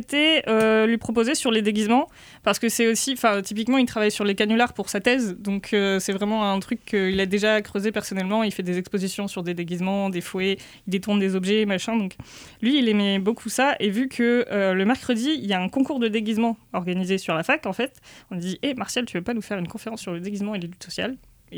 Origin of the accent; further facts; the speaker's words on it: Bordeaux, Nouvelle-Aquitaine, France; à la base, je suis bordelaise, et lui aussi